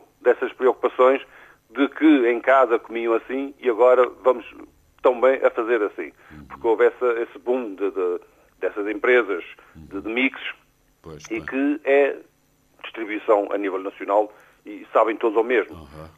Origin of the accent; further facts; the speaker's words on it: Azores, Portugal; Tenho que pôr aquilo que, de onde sou, do que tenho, e que é, na maioria das vezes, desconhecido pelo público comum. Daí ter até mais dos Açores do que de outra região portuguesa mesmo.